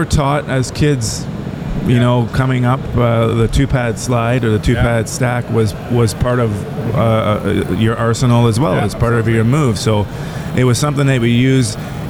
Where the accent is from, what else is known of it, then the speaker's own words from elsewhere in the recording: Toronto, Ontario, Canada; where I grew up in Toronto